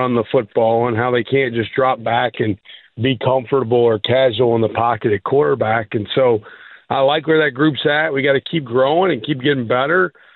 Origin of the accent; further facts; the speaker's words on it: the South, United States; We're from the South. My mom and dad both grew up in Jackson, Mississippi.